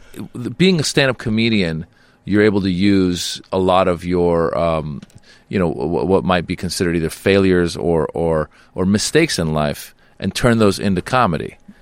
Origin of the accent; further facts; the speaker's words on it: United States; I mean, I grew up in America, so I'm the same as you.